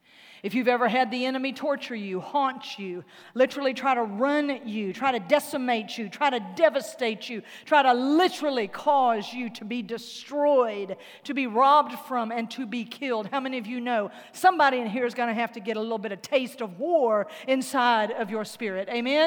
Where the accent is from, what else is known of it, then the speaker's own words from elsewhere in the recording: Louisiana, United States; I'm from South Louisiana. We say good looking.